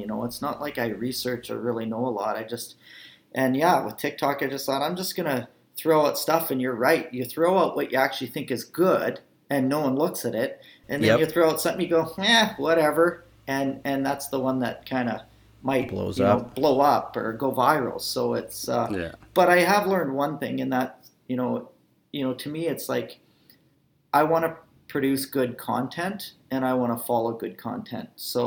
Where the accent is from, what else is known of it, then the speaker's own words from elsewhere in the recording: Alberta, Canada; I mean, I grew up in Alberta, you know. In a lake, sitting on my belly on a plastic bag, you know, throwing eggshells down the hole, trying to see fish.